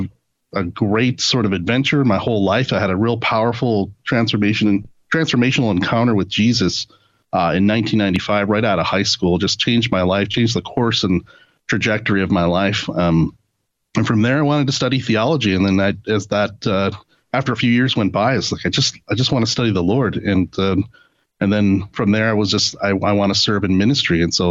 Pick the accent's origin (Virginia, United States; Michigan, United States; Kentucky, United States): Michigan, United States; Grand Rapids; now in Oregon, United States; But no, I'm originally from Michigan, from Grand Rapids, Michigan, and my wife Angela is from Oregon